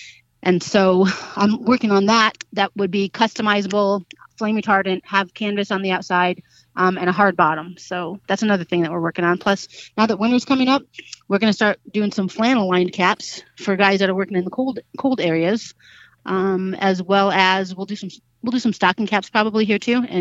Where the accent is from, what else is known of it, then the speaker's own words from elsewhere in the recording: Michigan, United States; Like I said, I grew up in Michigan. We grew up southwest corner, right there on the beach.